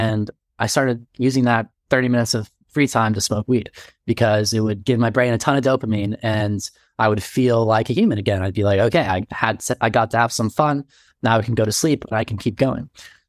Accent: Texas, United States; So I grew up in Texas, and I was an artist growing up

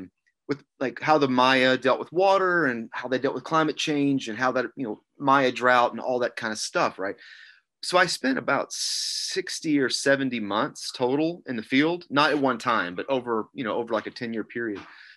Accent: Texas, United States; So yeah, I grew up in Southeast Texas, and I was a first-generation student, so no one from either side of my family had gone to college.

